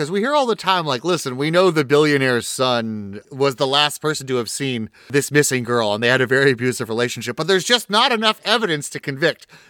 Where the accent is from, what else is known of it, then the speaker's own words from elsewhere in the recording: California, United States; I'm from California. They know I'm not going to come back here to fight it.